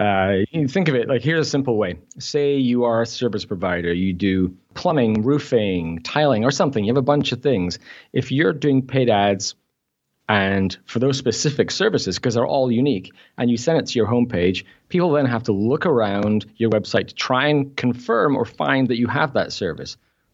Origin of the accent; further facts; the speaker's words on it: Scotland, United Kingdom; also born or lived in Newcastle; I grew up in Scotland, but I was born in Newcastle, so I'm a Geordie.